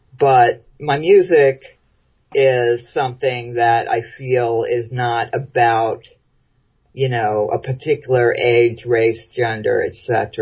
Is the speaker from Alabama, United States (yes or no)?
no; Florida, United States; Well, you know, my sister, I grew up mostly in Florida, and my sister had a guitar.